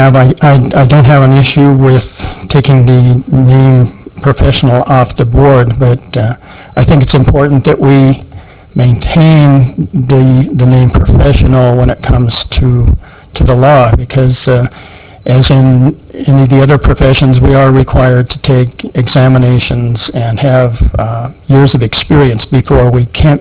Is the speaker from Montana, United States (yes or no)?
no; Mandan, North Dakota, United States; I am on the Governor's Board for Professional Self-Classifiers. I'm from Mandan.